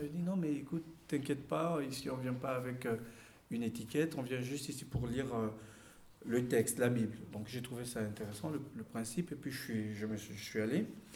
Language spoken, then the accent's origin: French; Gabon; moved away as an adult; now in France; On est parti du Gabon pour nos études universitaires en France la même année.